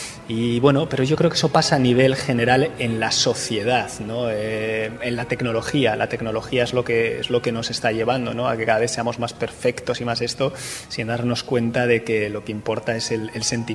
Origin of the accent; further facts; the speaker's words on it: Bilbao, Basque Country, Spain; yo soy de Bilbao, no soy vasco, soy de Bilbao.